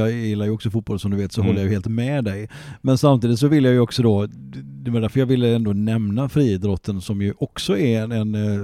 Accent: Gothenburg, Västra Götaland County, Sweden; när jag växte upp på Hisingen och gick på Lundby gymnasium

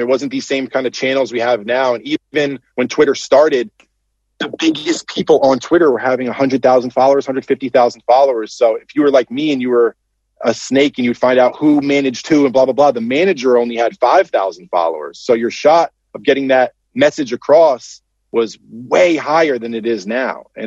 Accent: Connecticut, United States; I grew up in Connecticut, so I'd basically spend any free time I could from the time I was like 15 on, trying to go to the city.

